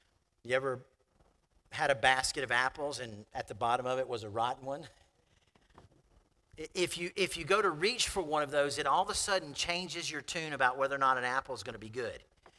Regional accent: Florida, United States; when I grew up in South Florida, the dirt in South Florida is so dark.

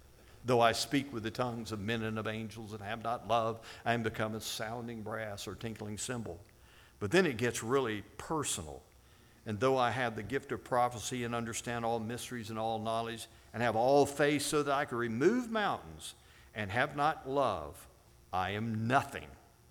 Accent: Ireland; I'm Irish. You can go on.

